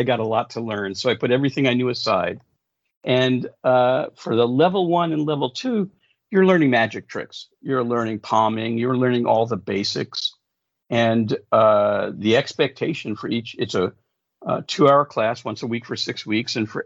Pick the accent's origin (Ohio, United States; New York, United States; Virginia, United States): New York, United States; Bronx; I grew up in the Bronx.